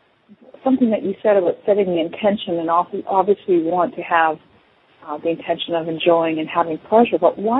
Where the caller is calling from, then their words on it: San Diego, California, United States; I'm calling in from San Diego.